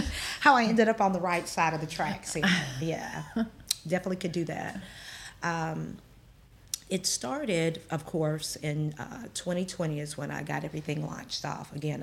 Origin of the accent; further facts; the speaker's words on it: Georgia, United States; Oh, well, of course, I'm from Georgia. I'm a Georgia girl.